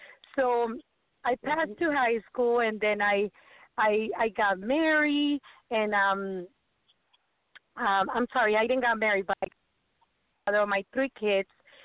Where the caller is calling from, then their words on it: Chicago, Illinois, United States; English is a second language; Here I am from Chicago.